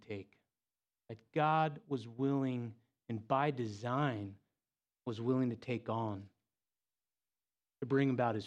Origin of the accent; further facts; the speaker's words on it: Philadelphia, Pennsylvania, United States; I grew up in Philadelphia, South Jersey area, wired into me, I'm always a fan of the underdog